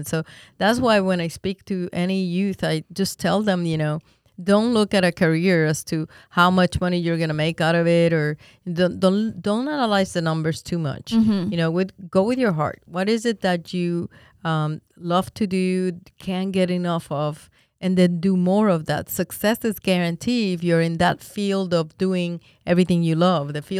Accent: Puerto Rico; also born or lived in New York, United States; now in Winter Haven, United States; I was born in New York, grew up in Puerto Rico, and in a small town.

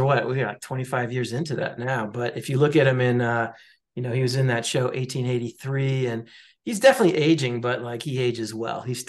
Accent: New York, United States; now in Colorado, United States; You know, I grew up in New York, and I'm not a cowboy at all. I live in Colorado now

